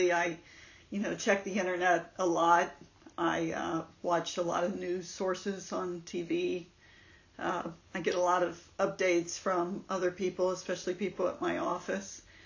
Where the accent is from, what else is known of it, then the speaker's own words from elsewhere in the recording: Cincinnati, Ohio, United States; born there; I was born in Cincinnati, Ohio in 1955.